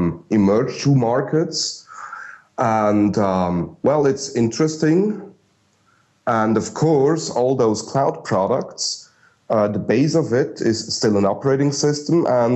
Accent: Switzerland; first language German; English is a second language; So my mother tongue is German, but actually it's so similar. The culture of the Germans and the Swiss is quite close. And language-wise, there are some let's say, words that are not used in Germany, stuff like that. So people still figure out that I'm Swiss

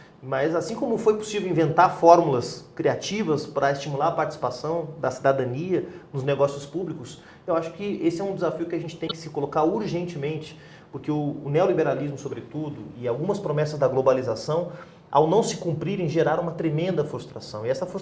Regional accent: Porto Alegre, Rio Grande do Sul, Brazil; eu sou de Porto Alegre, então Porto Alegre foi, digamos, um laboratório de experiências de um ciclo participacionista

